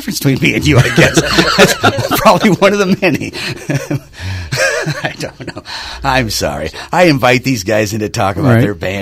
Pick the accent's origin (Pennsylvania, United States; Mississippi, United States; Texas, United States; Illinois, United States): Illinois, United States; Alton; like as a child, like growing up in Alton